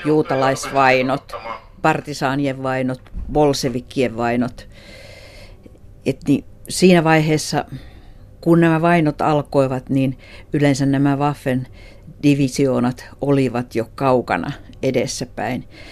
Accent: Lieksa, North Karelia, Finland; Minä olen kotoisin Lieksasta ja Lieksan miehet olivat siellä rajan takana Rukajärvelle.

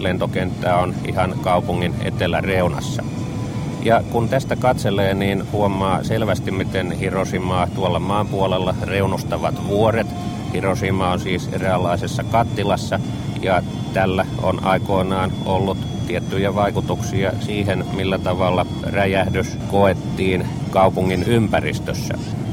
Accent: Lahti, Päijät-Häme, Finland; Lahti nousi mieleeni ehkä siksi, että se on entinen oma kotikaupunkini

